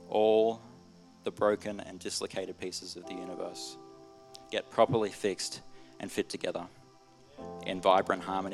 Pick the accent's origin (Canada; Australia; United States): Australia; Brisbane, Queensland; moved away; I'm from Brisbane originally, so all my family is in Brisbane. And so I felt God call me to move away